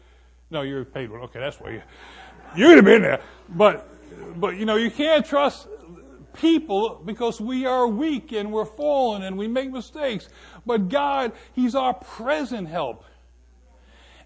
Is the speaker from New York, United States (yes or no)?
yes; New York, United States; I'm from Sullivan County, okay?